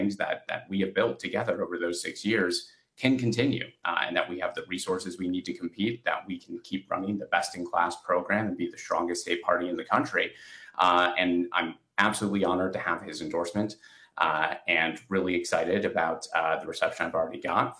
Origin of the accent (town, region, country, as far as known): Two Rivers, Wisconsin, United States; born or raised there